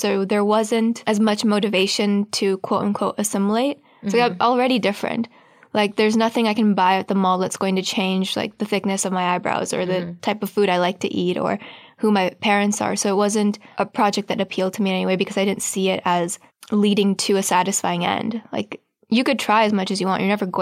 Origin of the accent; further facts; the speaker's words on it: Pakistan; Being Pakistani